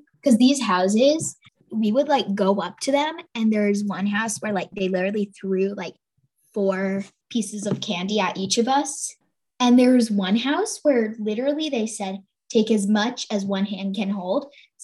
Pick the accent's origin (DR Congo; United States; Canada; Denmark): United States; Hudson, New York; I'm 11, and I'm also from Hudson.